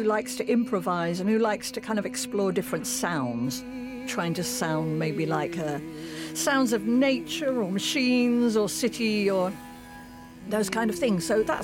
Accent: United Kingdom; now in New York, United States; I mean, as you hear, I'm British. I'm living in New York.

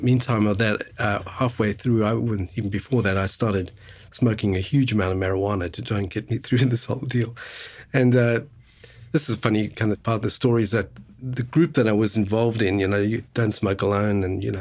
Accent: South Africa; I mean, I was born in South Africa, racist apartheid South Africa, Jewish kid, so Jewish family, very at odds with the old South African experience, but had to go through school

